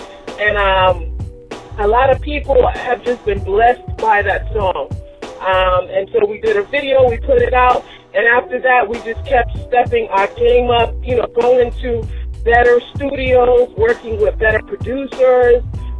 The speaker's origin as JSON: {"language": "English", "town": "Brooklyn", "region": "New York", "country": "United States", "tie": "born or raised there", "said": "Well, I grew up in Brooklyn, New York."}